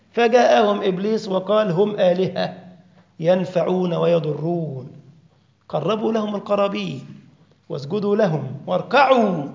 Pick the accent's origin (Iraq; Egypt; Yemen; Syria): Egypt; السواقين عندنا في مصر يقول لك والطريق اللي أنا ماشي عليه ده، شرك بالله.